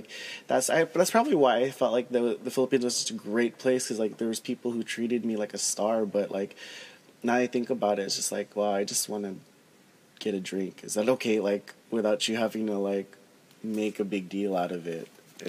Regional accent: United States; just because I'm from the States doesn't make me any better.

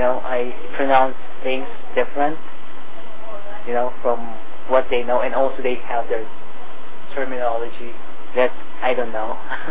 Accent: Philippines; now in United States; It's not really hard, but I do have an accent. I grew up in the Philippines

